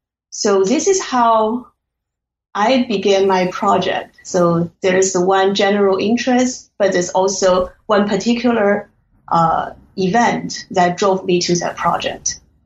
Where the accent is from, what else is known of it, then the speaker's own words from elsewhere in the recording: China; moved away as an adult; also born or lived in Hong Kong; now in United States; Okay, so I grew up in China, and I spent a few years studying Hong Kong and before I moved to the United States